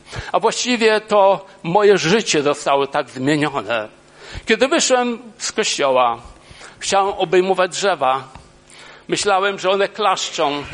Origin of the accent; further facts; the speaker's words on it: Legnica, Lower Silesian Voivodeship, Poland; bo jestem z Legnicy, w Legnicy w szpitalu mnie już nie było